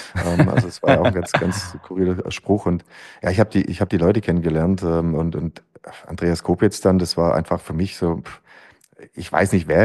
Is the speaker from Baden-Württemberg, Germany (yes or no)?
yes; Stuttgart, Baden-Württemberg, Germany; Wie man sich vorstellen kann, als Stuttgarter ist man stolz, ein Nummernschild zu haben, wo das S draufsteht für Stuttgart und nicht PF für Pforzheim.